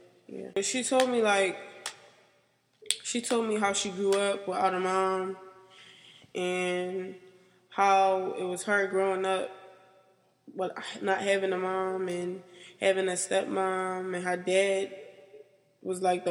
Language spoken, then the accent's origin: English; United States; born there; my mom is Liberian, my dad is Liberian, but I was born in the United States.